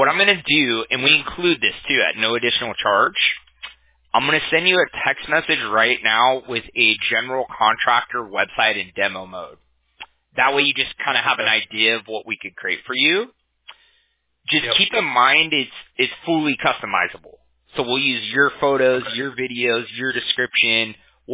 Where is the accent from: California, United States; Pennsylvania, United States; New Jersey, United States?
California, United States; Huntington Beach; I'm from Huntington Beach. Okay. It's like the next city over.